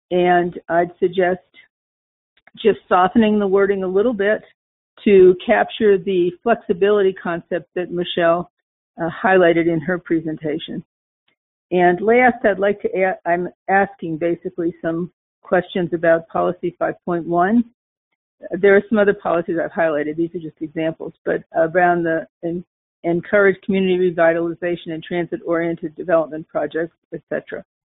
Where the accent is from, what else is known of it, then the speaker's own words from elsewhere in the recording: Incline Village, Nevada, United States; I'm from Incline Village.